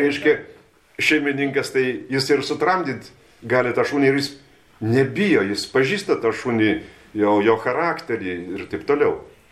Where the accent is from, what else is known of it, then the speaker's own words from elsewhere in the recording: Utena, Utena County, Lithuania; Aš kai augau, tai žmonės sveikindavosi Utenoj. Tas mažas miestas pažįsta daugumą.